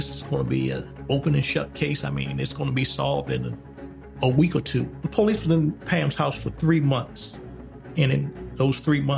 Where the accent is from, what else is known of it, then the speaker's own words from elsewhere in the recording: Washington, District of Columbia, United States; We grew up in Southwest Washington, D.C., which was a middle-class community at the time, but it was really crime-ridden.